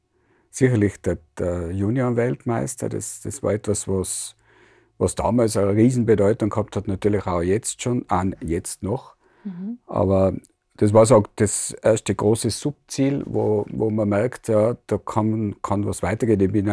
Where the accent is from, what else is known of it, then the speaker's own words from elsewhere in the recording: Absam, Tyrol, Austria; Aber wir sind beide aus Absam